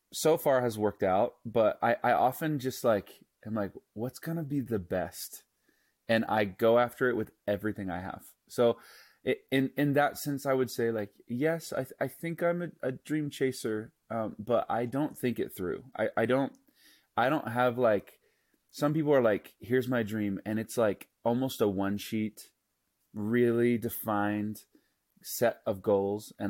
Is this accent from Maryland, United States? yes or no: no; Tulsa, Oklahoma, United States; But when I was 15, I was raised in Tulsa, Oklahoma, and I was kind of on a farm in the suburbs.